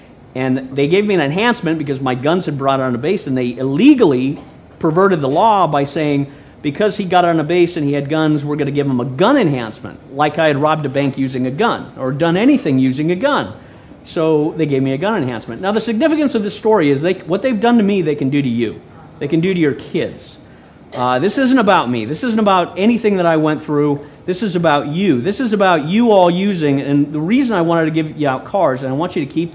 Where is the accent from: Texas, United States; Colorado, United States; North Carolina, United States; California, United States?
California, United States; we're all from California here, and I'm from California